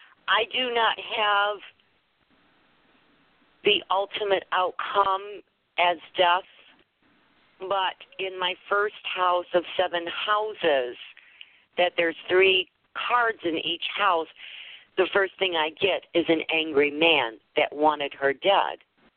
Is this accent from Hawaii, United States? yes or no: no; Michigan, United States; I'm from Michigan, so I don't know what you're talking about